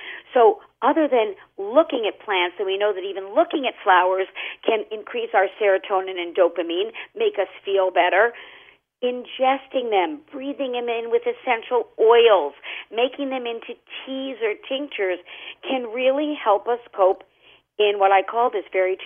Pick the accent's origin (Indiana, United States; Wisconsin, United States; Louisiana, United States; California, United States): California, United States; Los Angeles; I'm from Los Angeles. I was going to the University of Arizona